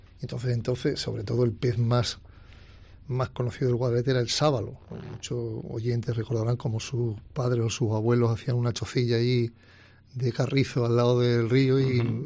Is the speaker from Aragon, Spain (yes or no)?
yes; Épila, Aragon, Spain; Yo soy natural de Épila, Zaragoza, y nosotros vinimos a la azucarera de Gédula